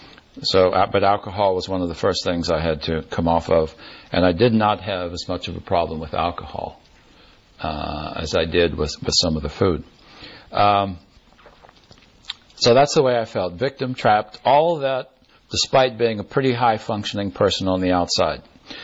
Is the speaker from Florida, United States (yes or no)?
no; West Virginia, United States; I come from West Virginia, mountains of West Virginia, coal mining town.